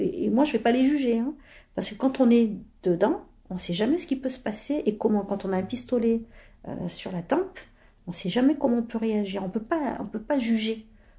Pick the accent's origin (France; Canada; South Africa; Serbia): France; Mais je suis française et je me sens à 2000%.